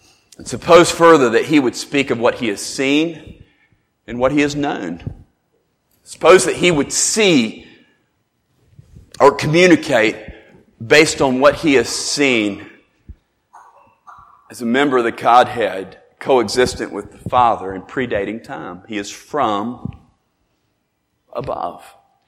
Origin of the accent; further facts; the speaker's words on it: Dubai, United Arab Emirates; I grew up in Dubai. I can tell you about Dubai.